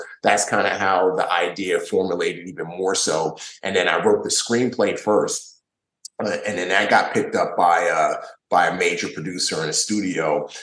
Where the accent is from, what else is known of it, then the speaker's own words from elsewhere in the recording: Nigeria; just like I was from Nigeria.